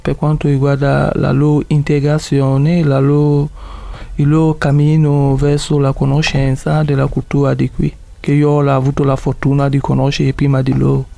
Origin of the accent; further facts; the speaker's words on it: Mali; vengo dal Mali.